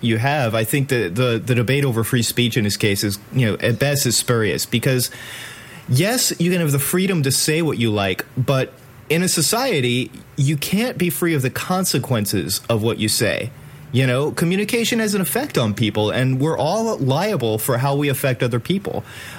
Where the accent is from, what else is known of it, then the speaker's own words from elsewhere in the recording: United States; I mean, I'm an American.